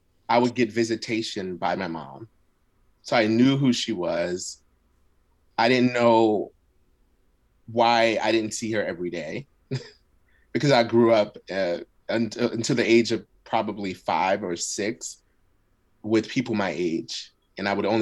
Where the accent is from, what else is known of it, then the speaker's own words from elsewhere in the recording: Philadelphia, Pennsylvania, United States; first language Arabic; English is a second language; I grew up to two Black Muslim parents. I grew up in West Philly, and a Muslim community. So my first language actually was Arabic.